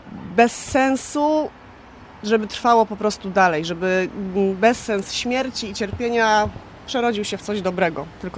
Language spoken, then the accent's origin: Polish; Poznań, Greater Poland Voivodeship, Poland; jestem poznanianką.